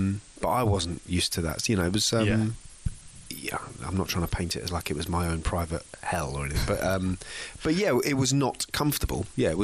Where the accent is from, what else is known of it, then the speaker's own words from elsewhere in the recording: England, United Kingdom; for me, as an English person